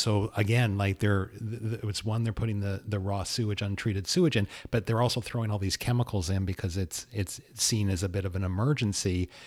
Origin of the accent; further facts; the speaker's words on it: Vancouver, British Columbia, Canada; I grew up in Vancouver, where I grew up in Lynn Valley, which it rains.